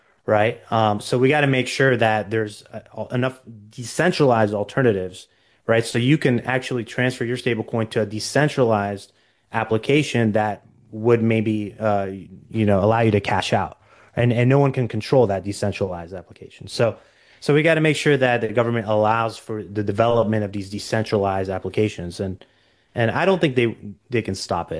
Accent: United States; Just speaking as an American

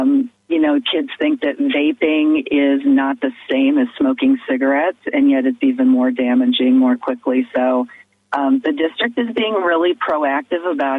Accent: Iowa, United States; I'm originally from Iowa, so I did see that.

